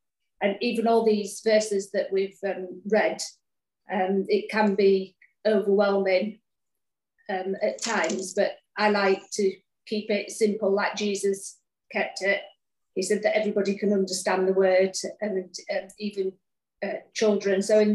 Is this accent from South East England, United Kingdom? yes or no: no; Grimsby, Yorkshire and the Humber, United Kingdom; my husband Tom, and we're from England, northeast England, Grimsby, we call it Gladsby, and we pastor a church there called One Church.